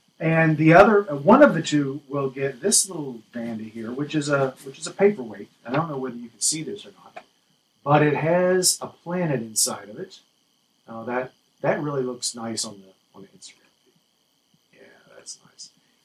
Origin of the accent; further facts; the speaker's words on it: West Virginia, United States; I grew up in West Virginia.